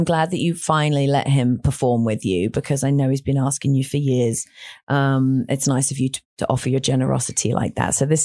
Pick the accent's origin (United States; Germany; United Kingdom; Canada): United Kingdom; England; born there; I was born in England. My dad's family's all Irish, but I've only been to Ireland once